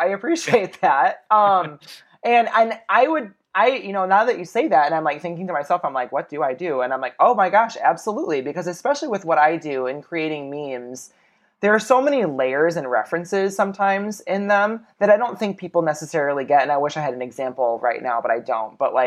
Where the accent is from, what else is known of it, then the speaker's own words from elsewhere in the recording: Benton Harbor, Michigan, United States; now in Grand Rapids, United States; I've born and raised and have lived in Michigan my whole life. I'm originally from Benton Harbor, St. Joe, Michigan. I moved to Grand Rapids actually originally for cosmetology school